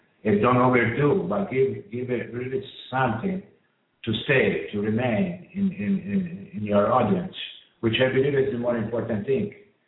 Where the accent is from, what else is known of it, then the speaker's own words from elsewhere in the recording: Italy; English is a second language; now in United States; You know that I'm from Italy.